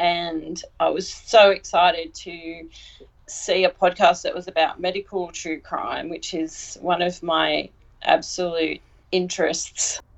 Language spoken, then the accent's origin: English; Sydney, New South Wales, Australia; I'm from Sydney, Australia.